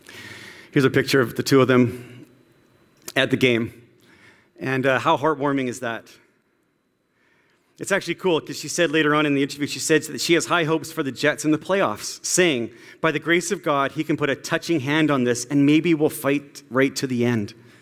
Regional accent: Canada; You see, we conduct ourselves in a manner worthy of being called Canadian.

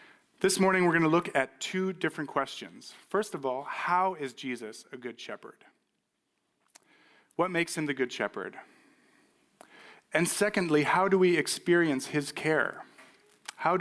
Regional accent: New Mexico, United States; but I did grow up in New Mexico, as some of you may know, and I love New Mexico. New Mexico, my home state, just so you know

